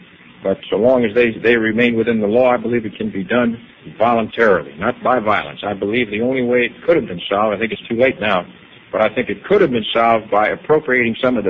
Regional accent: United States; I'm not a German. I'm an American

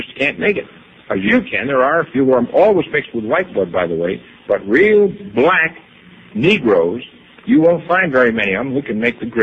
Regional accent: United States; I'm not a German. I'm an American

